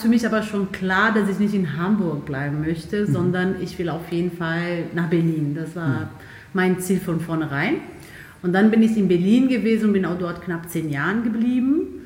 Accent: Brazil; now in Germany; In dem Land, in dem Bundesland, wo ich aufgewachsen bin, ist Samba leider würde ich sagen, nicht so ganz präsent.

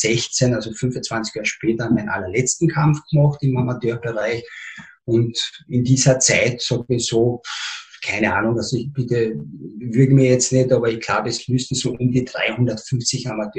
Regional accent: Austria; born there; Es ist halt das Land, wo meine Eltern oder meine Vorfahren herkommen, aber wie gesagt, ich bin in Österreich geboren

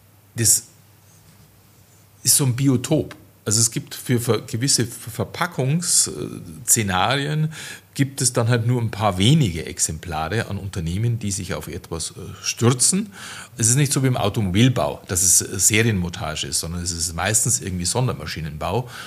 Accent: Bavaria, Germany; ich bin Bayer

